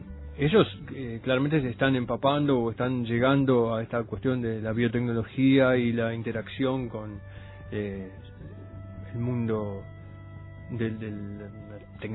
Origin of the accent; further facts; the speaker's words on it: Argentina; ¿Tenemos alguna ventaja o tenemos alguna cosa especial por ser argentino?